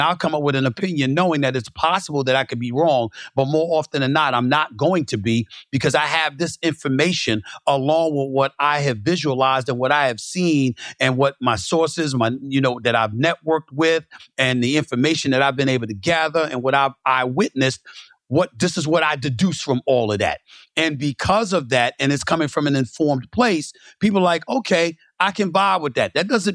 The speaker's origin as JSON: {"language": "English", "town": "Queens", "region": "New York", "country": "United States", "tie": "born or raised there", "said": "I grew up in Hollis, Queens, New York."}